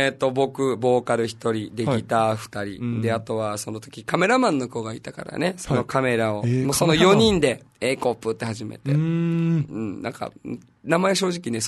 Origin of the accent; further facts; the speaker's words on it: Nagoya, Aichi, Japan; あの、地元が名古屋なんだけどね。